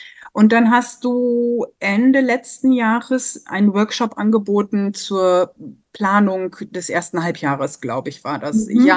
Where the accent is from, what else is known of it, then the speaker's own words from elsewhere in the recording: Lower Saxony, Germany; ich komme aus dem Osnabrücker Land